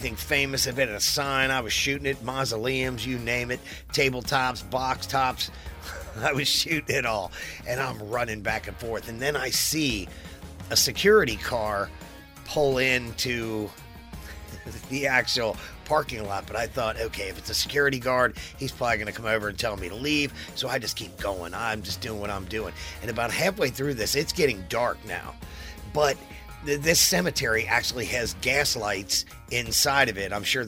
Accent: Cincinnati, Ohio, United States; So I was like, "Hey, guys, hey, I'm from Cincinnati."

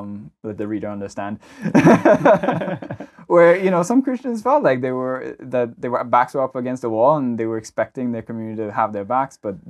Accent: Trinidad & Tobago; growing up in Trinidad, like, is a perfect example for me in terms of my church experience

